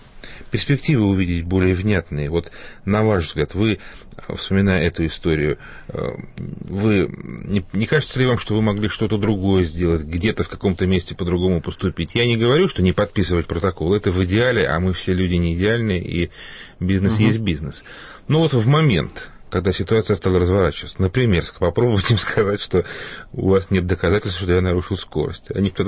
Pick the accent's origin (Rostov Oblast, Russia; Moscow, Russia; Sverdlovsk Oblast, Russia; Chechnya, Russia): Moscow, Russia; я из Москвы.